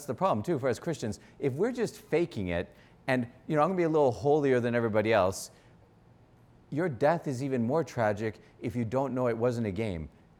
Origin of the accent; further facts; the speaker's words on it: Canada; Like, I'm a Canadian. Who cares? I'm in America.